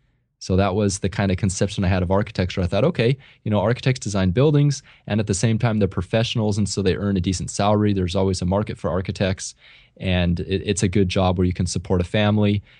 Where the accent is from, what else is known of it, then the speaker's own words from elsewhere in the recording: California, United States; So I grew up out here in California, and I found my way to the East Coast just because of school, just because of Cornell.